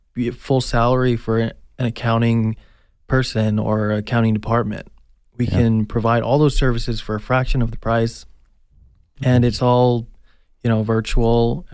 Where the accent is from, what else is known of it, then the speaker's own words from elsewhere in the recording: Tucson, Arizona, United States; Yeah, so I'm from Tucson, Arizona, born and raised.